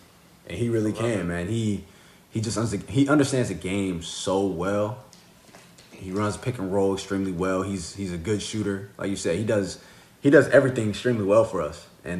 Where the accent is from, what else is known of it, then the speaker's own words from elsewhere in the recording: Sacramento, California, United States; Yo, I'm from Sacramento, man. I love the Kings